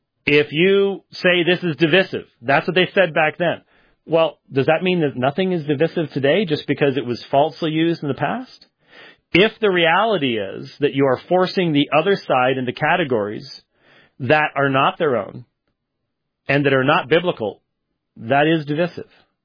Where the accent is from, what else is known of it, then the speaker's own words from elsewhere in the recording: Pennsylvania, United States; also born or lived in Minnesota; now in Arizona, United States; I was born in Minnesota. Raised in Pennsylvania, and then Arizona is neither south nor north.